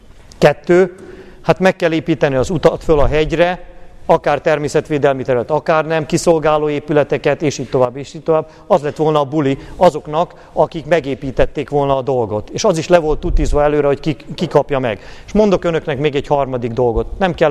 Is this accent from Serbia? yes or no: yes; Subotica, Vojvodina, Serbia; Mellesleg én délvidéki magyar vagyok, szabadkai születésű.